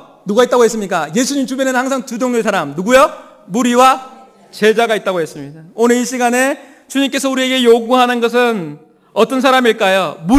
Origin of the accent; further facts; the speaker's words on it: Hamyang, South Gyeongsang, South Korea; born there; 저는 경상남도 함양군 용평 13-17번지 촌에서 태어나서